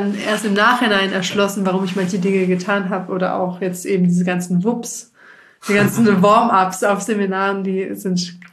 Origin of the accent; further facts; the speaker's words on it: Meersburg, Baden-Württemberg, Germany; now in Stuttgart, Germany; Ich bin 36 Jahre alt, jung, komme ursprünglich vom schönen Bodensee, bin tatsächlich direkt am See geboren in Meersburg in der Sonnenhalde. Also es könnte nicht schöner sein. Und lebe nun seit gut 14 Jahren in Stuttgart.